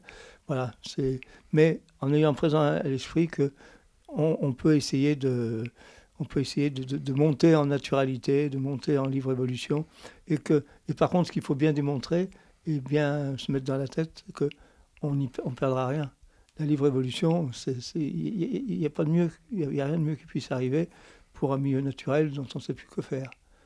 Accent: Lyon, Auvergne-Rhône-Alpes, France; Moi je suis lyonnais, on allait en Ardèche et surtout en Haute-Loire.

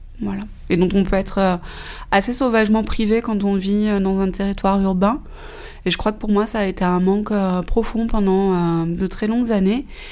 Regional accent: Saint-Pierre-Ville, Auvergne-Rhône-Alpes, France; je suis revenue m'installer en Ardèche à 5 ans. Je suis originaire de Saint-Pierre-Ville.

